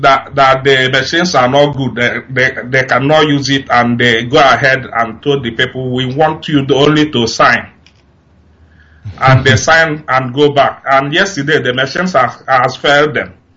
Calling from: Geneva, Switzerland; I'm calling from Switzerland, Geneva.

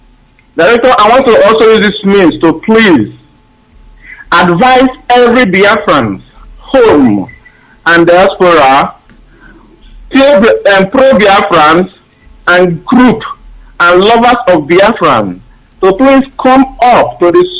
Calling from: Malaysia; Calling from Malaysia.

